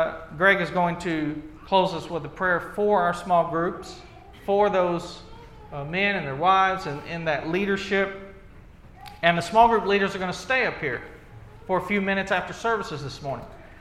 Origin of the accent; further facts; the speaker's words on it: Oklahoma, United States; I was raised in the Church of Christ in a small town in southeastern Oklahoma.